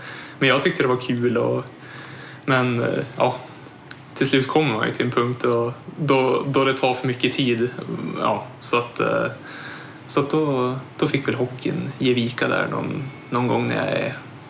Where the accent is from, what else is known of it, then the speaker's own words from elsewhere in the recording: Bredby, Västernorrland County, Sweden; Jo, jag kommer ju från Bredby, några mil utanför Örnsköldsvik.